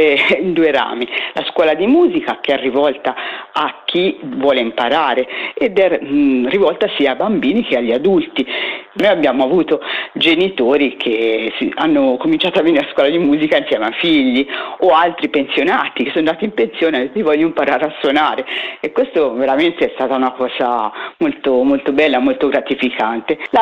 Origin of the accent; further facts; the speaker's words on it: Bettolle, Tuscany, Italy; noi siamo di Bettolio, che è una piccola frazione del comune di Sinalunga.